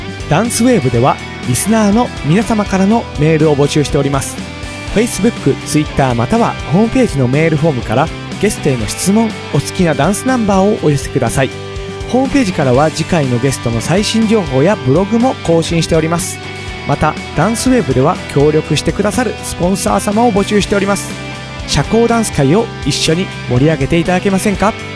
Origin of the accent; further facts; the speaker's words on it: Gifu, Japan; はい、僕岐阜県出身なんですよ。